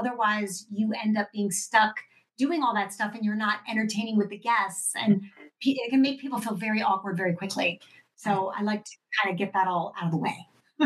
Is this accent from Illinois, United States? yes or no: no; Connecticut, United States; moved away as an adult; also born or lived in Los Angeles; now in France; But actually, I grew up in Connecticut until I was about 18 on the East Coast. Then my whole family moved to L.A. I met my French husband in L.A.